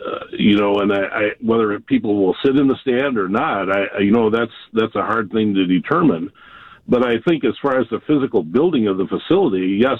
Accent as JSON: {"language": "English", "region": "Illinois", "country": "United States", "said": "Well, I'm originally from Illinois, and so I always had the pick of the Sox and the Cubs"}